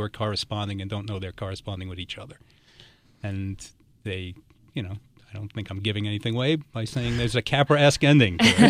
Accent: New York, United States; when growing up in New York, one of the great Christmas movie traditions was the King Kong trilogy that they used to show on TV every year.

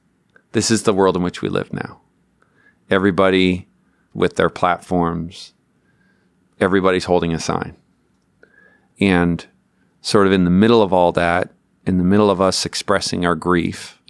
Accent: Newfoundland and Labrador, Canada; So I grew up in Newfoundland, Canada. And I went to Gonzaga Regional High School.

